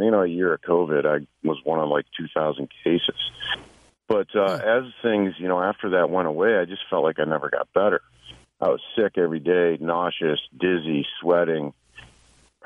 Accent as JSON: {"language": "English", "town": "Nashville", "region": "Tennessee", "country": "United States", "said": "and I'm actually from Nashville, and we're down here doing a mini tour with two prog rock bands from Nashville."}